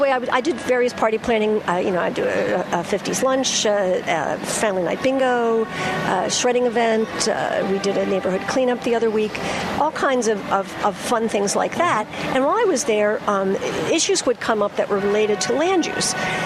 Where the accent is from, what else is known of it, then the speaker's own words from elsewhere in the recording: Pikesville, Maryland, United States; I had no idea where it was, because I grew up in Pikesville.